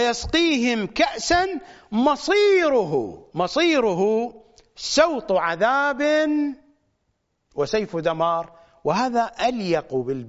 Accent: Iraq; هذه المناطق في دائرة المنطقة المقدسة عندنا في العراق

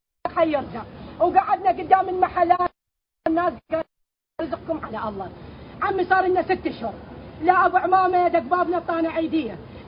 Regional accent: Iraq; ليش هسه انا عراقيه انا بهذا الشارع

